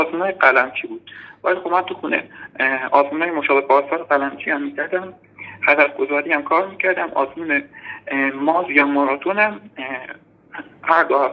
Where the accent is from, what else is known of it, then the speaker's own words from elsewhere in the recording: Kashan, Isfahan, Iran; هم از شهرستان کاشان.